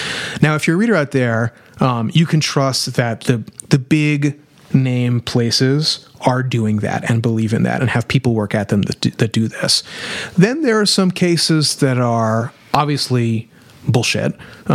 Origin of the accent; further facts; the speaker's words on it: New Orleans, Louisiana, United States; You know, I'm from New Orleans.